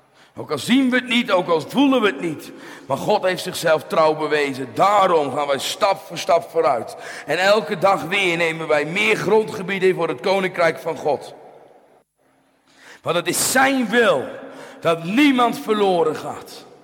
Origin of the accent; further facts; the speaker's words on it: Spakenburg, Utrecht, Netherlands; waar ik vandaan kom in Spakenburg